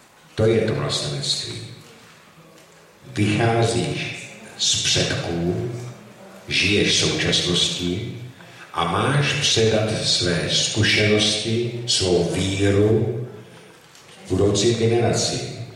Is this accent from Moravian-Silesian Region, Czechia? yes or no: no; Tábor, South Bohemian Region, Czechia; z Tábora a začal bych trošku netradičně slovy básníka.